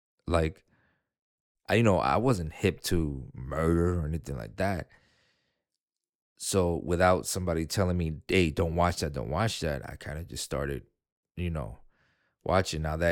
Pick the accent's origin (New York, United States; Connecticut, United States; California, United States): New York, United States; Nobody ever picked me up from school when I grew up in New York or whatever, when I came from the island. From where I was born, nobody ever picked me up.